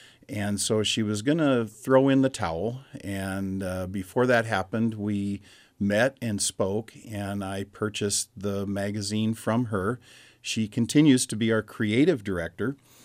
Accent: Spokane, Washington, United States; also born or lived in Eugene, United States; So I am about as close to a Spokane native as you can get. I was born in Eugene, Oregon, moved here when I was less than 2 years old, and I've been here ever since.

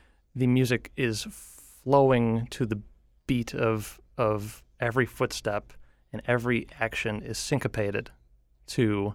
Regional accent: Illinois, United States; I'm from the suburbs of Chicago.

